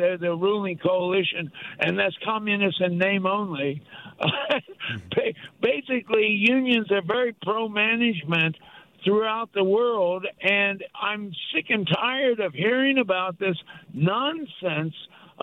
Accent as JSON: {"language": "English", "country": "United States", "said": "I wrote a thesis about unions in South Africa, and as an American, I'm really upset at this adversarial relationship between unions and management."}